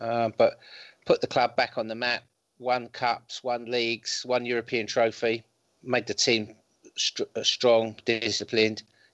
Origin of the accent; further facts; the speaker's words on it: London, United Kingdom; I grew up in North London, and then I moved across to South West London, and we lived in South Kent.